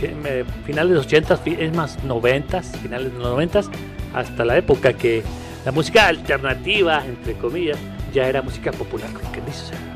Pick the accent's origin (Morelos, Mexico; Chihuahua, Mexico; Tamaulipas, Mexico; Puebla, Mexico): Chihuahua, Mexico; also born or lived in Monterrey; yo soy originario de Chihuahua, al norte de México. La mitad de mi vida también la he vivido en Monterrey, Nuevo León, ya que mi papá es de ahí, mi mamá es de aquí, de Chihuahua, y se conocieron precisamente en Monterrey.